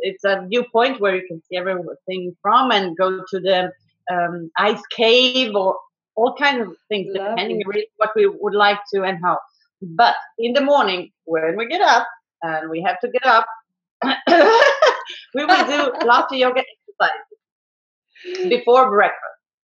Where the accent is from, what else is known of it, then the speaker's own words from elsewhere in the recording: Serbia; I am from Serbia, but the camp is in Montenegro.